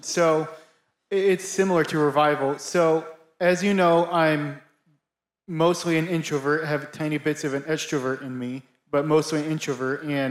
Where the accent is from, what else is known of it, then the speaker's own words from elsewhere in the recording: Chattanooga, Tennessee, United States; I'm from Chattanooga, Tennessee.